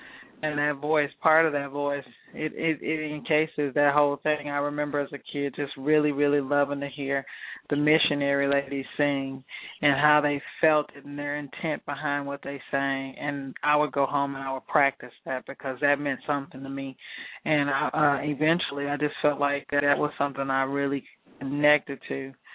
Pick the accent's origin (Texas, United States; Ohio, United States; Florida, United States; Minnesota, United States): Texas, United States; Dallas; you know, we're both from Dallas, so I knew her from home.